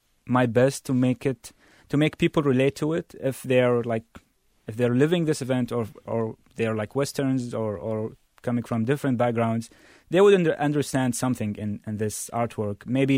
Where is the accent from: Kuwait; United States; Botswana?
Kuwait; I mean, I come from Kuwait. Kuwait is a very small country.